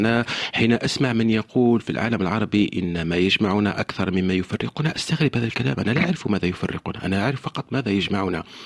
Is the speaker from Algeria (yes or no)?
yes; Algeria; أنا ربما أنطلق من الجزائر، ولكن تهمني القصة الإنسانية، تهمني حياة الإنسان.